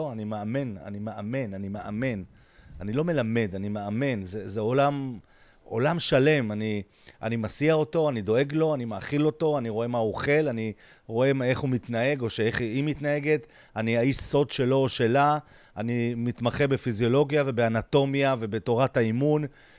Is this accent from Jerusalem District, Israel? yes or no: no; Netanya, Central District, Israel; אני מנתניה